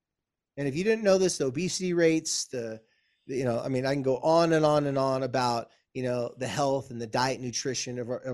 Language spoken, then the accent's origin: English; Bronx, New York, United States; I grew up in the Bronx.